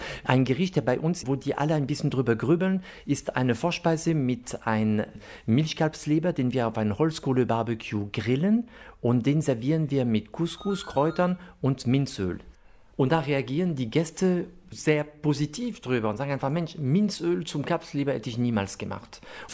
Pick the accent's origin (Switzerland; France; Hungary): France; German is a second language; now in Germany; ich komme aus Frankreich, lebe sehr glücklich seit 34 Jahren in Deutschland